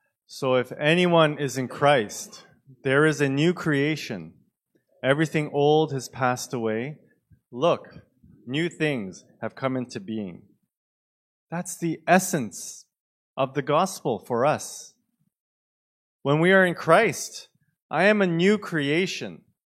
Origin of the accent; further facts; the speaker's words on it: Toronto, Ontario, Canada; We are just simply … right? So that's what we use. We owned it. Hi, we're